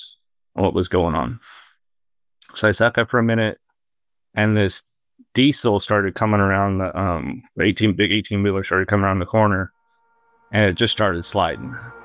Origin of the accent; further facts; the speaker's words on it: Denver, Colorado, United States; I grew up in Denver, so I think I have a pretty good idea of driving in the snow and stuff like that.